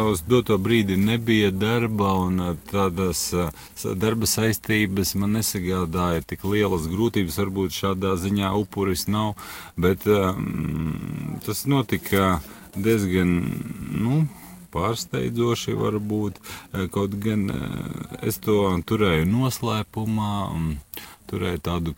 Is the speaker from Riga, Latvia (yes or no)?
no; Cēsis, Cēsis Municipality, Latvia; Esmu audzis Cēsoinē, saknes ir man Latgalē.